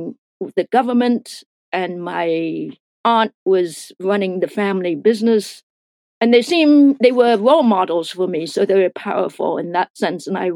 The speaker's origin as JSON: {"language": "English", "country": "Thailand", "tie": "born or raised there", "lives_now": "United States", "said": "my life growing up in Thailand."}